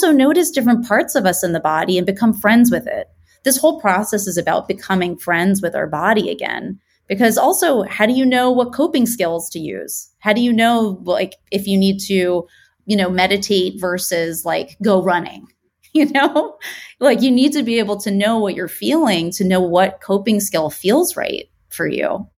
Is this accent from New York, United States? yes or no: yes; New York, United States; now in Los Angeles, United States; So like I am a New Yorker. I live in Los Angeles now, but just being a born and raised New Yorker, my general walking pace is incredibly fast.